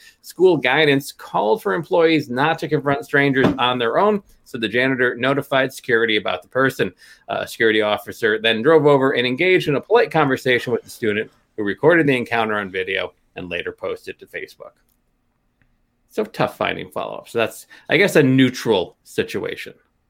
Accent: Schenectady, New York, United States; now in Philadelphia, United States; Schenectady, very close to Glens Falls, New York.

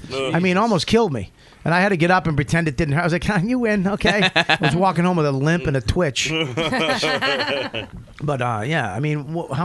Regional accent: Boston, Massachusetts, United States; And it scared the fuck out of me because I'm from Boston. You drink at a park.

